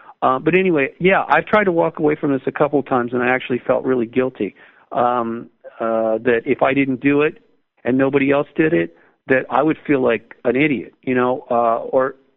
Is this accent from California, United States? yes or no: yes; Malibu, California, United States; and because I grew up in Malibu.